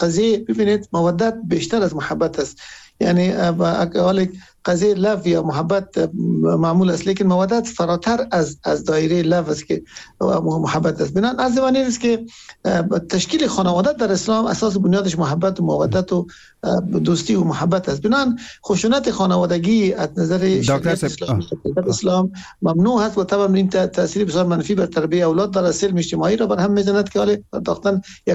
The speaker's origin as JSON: {"language": "Persian", "country": "Afghanistan", "said": "ما همه از افغانستان هستیم"}